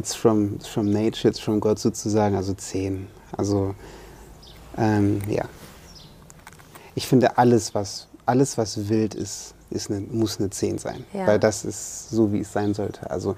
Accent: North Rhine-Westphalia, Germany; Ich komme aus dem Ruhrgebiet, da gibt es nicht so fancy Sachen.

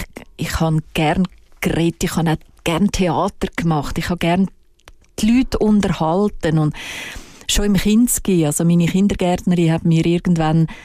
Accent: Glarus, Switzerland; Und in unserem Dorf, im Glarnerland, wo ich aufgewachsen bin

